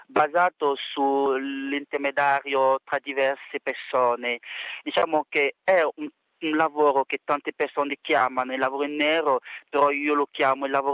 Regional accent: Côte d’Ivoire; now in Italy; Io sono cittadino ivoriano, origine del Burkina Faso, e sono in Italia dal 29 di aprile del 2011, quindi diciamo più o meno 4 anni e mezzo che sono qua in Italia.

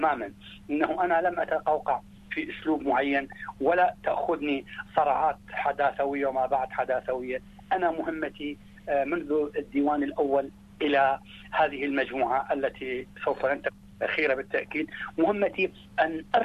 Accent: Basra, Basra Governorate, Iraq; البصرة مدينتي الحبيبة التي بها انتصبت قامتي، التي بها تلمست حرفي الأول، بصرة هي مرتع طفولتي

